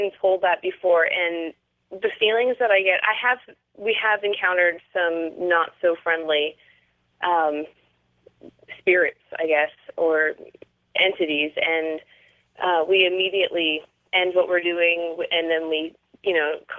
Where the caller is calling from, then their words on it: Bellingham, Washington, United States; I'm calling from Bellingham.